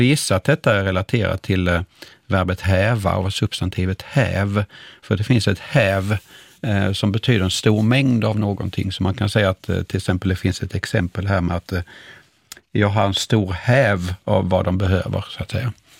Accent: Skåne, Sweden; accent: Scanian; I min skånska så betyder det en sticka

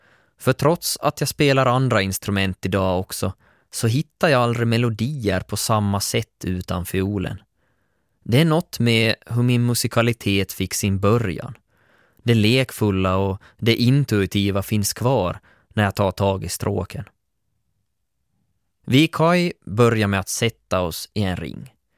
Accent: Finland; Det första alla skulle lyfta upp om oss var att vi kommer från Finland.

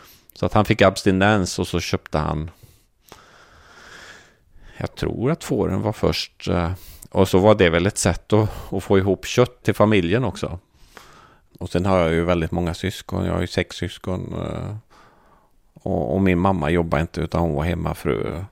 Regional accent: Örslösa, Västra Götaland County, Sweden; born there; Örslösa, en mil utanför stan.

